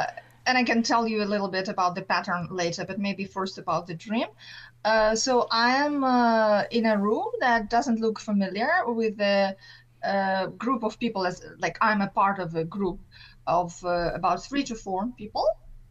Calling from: Japan; I'm calling you from Japan. It's just 1 hour difference at the moment with Tasmania

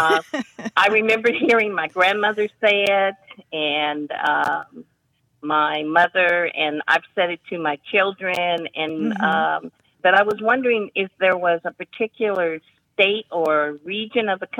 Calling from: Huntsville, Alabama, United States; I'm calling from Huntsville, Alabama.

